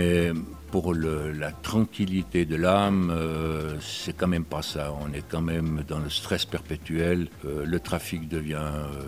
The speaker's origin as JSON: {"language": "French", "town": "Yverdon", "region": "Vaud", "country": "Switzerland", "tie": "born there", "said": "Je suis né moi-même à Yverdon, mais j'ai travaillé à Genève donc pour des raisons professionnelles. Mais mon grand-père était de Sainte-Croix, ma grand-mère était de la Côte-aux-Fées."}